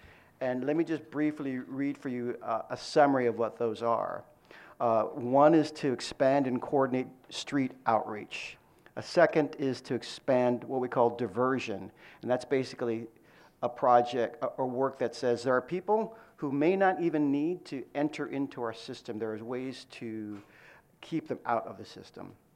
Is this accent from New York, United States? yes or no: no; California, United States; now in Oregon, United States; I've lived here now a whole 4 months and started with Lane County on July 1st. And I'm from Southern California.